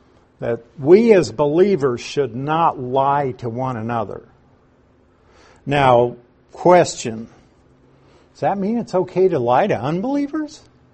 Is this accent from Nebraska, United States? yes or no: yes; Nebraska, United States; I'm from Nebraska. We used to go down to western Nebraska on our way to Colorado, and there were some rest stops along the interstate.